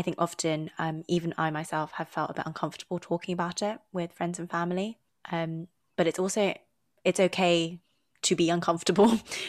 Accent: United Kingdom; born there; me as a British-born Chinese woman

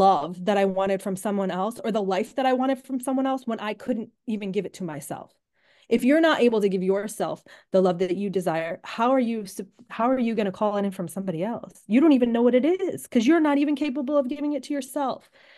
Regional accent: Orland Park, Illinois, United States; also born or lived in Tennessee; So I grew up initially when I was born, I lived in Orland Park. We had a very nice home, and then we moved to Tennessee. But then my dad ended up traveling back, and I grew up in Orland, actually.

